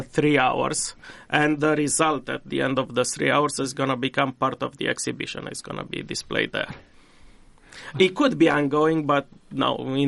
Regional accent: Romania; English is a second language; moved away as an adult; also born or lived in Nashville; now in Iowa, United States; eventually I say, yeah, originally I'm from Romania.

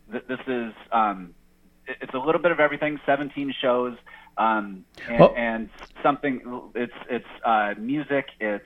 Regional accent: Iowa, United States; Yeah, so I'm originally from Northeast Iowa, a really small town, but I went to Iowa State in 2004

